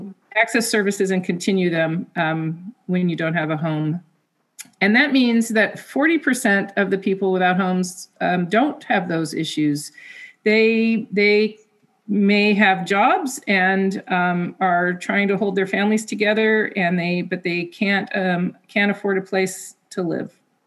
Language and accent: English; California, United States; I'm from Southern California, and it just was a big difference here in the mental health services.